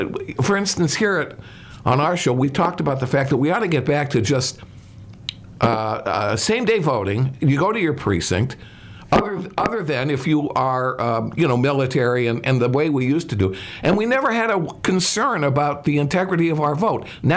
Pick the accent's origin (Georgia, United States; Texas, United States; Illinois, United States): Illinois, United States; Chicago; I mean, I come from Chicago, so I know a lot about the Walking Dead getting to the polls.